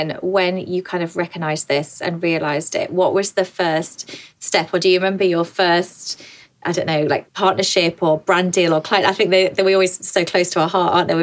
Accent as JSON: {"language": "English", "region": "Yorkshire and the Humber", "country": "United Kingdom", "said": "I'm a Yorkshire girl."}